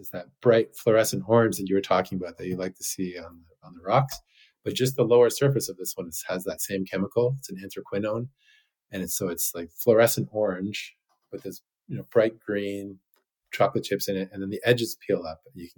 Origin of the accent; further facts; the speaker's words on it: Ontario, Canada; But I grew up in Ontario, and that's where I still live.